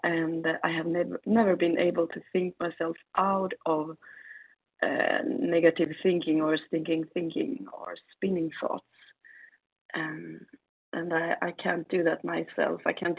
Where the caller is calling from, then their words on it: Sweden; Yeah, hello … from Sweden.